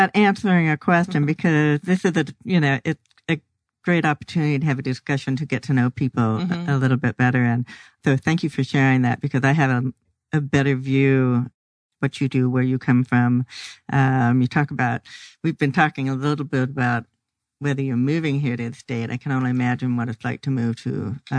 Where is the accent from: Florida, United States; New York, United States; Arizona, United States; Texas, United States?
Arizona, United States; I've grown up here. So I've seen that change where you, when I've traveled in the past. I never said I was from Phoenix or Scottsdale because nobody really knew what that was.